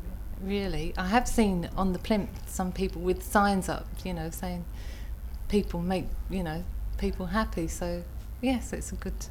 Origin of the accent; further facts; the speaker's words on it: Dagenham, London, United Kingdom; I grew up in Dagenham in Essex, and it was good.